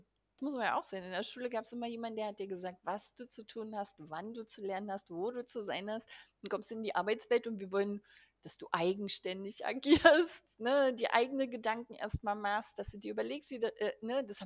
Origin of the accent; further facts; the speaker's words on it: Berlin, Germany; ich komme aus Berlin, Standort Berlin